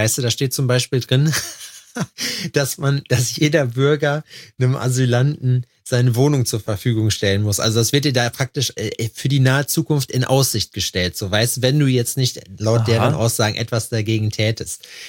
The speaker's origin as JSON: {"language": "German", "region": "East Germany", "country": "Germany", "said": "Ich bin Deutscher. Ostdeutscher Hillbilly."}